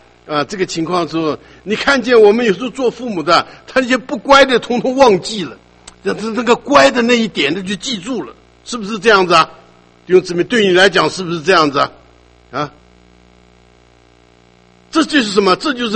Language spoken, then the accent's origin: Chinese; China; 你看这个违反我们中国人孝道，叫恨父母啊！